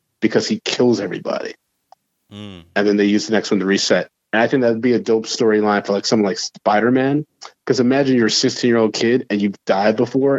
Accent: Ann Arbor, Michigan, United States; talking about my life, my recent marriage, Harry Potter, growing up in Ann Arbor.

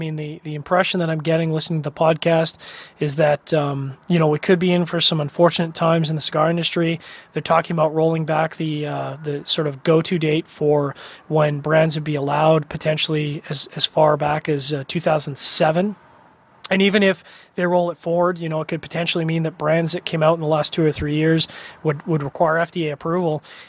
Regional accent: Canada; I'm a CRA member and I'm a Canadian.

